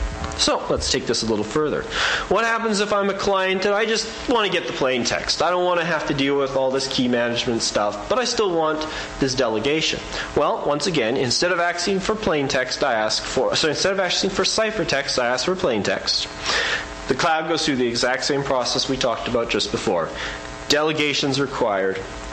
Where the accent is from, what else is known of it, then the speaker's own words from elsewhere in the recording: Canada; now in United States; I mean, I'm Canadian, so I trust my government. I probably shouldn't, but I've been down in the US for too long.